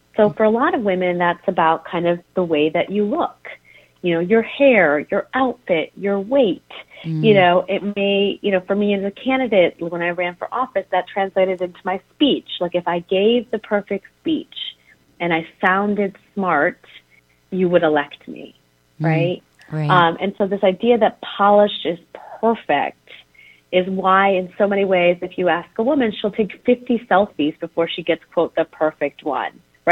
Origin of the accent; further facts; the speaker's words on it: Chicago, Illinois, United States; I grew up in Chicago, so I'm very familiar with lots of snow.